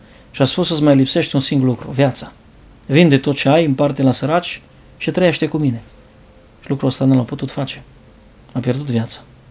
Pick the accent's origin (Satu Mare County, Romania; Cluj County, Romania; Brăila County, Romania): Cluj County, Romania; Cluj-Napoca; au văzut că sunt din Cluj